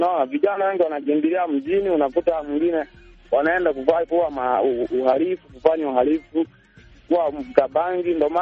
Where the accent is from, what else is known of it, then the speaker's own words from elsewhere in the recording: Nyida, Shinyanga, Tanzania; Natoka Nyida Shinyanga, Tanzania.